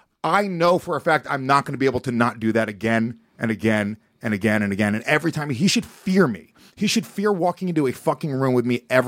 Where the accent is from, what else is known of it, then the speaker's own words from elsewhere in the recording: Haverstraw, New York, United States; I grew up in Haverstraw, New York, which was all fucking poor Dominican and Puerto Rican kids.